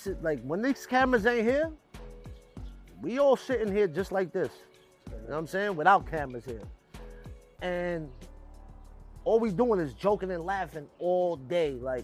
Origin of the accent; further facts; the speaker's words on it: New York, United States; Well, growing up in New York as a Puerto Rican in the late 90s, mm-hmm.